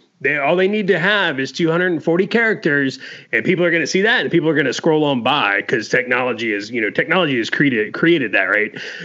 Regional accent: Florida, United States; growing up in North Florida, like the local news was at 6 with Frank Ranicki, you know, in Tallahassee.

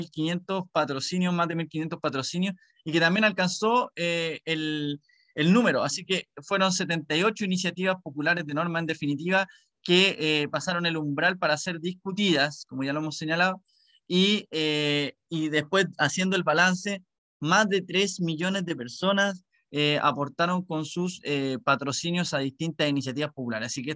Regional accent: Chile; pero como buenos chilenos, el plazo perentorio era el 1 de febrero

